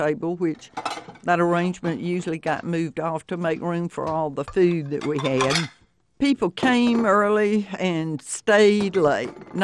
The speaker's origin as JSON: {"language": "English", "town": "Valdosta", "region": "Georgia", "country": "United States", "tie": "born or raised there", "said": "I was born and reared in Valdosta, went to college there, married a college professor, and worked at the paper."}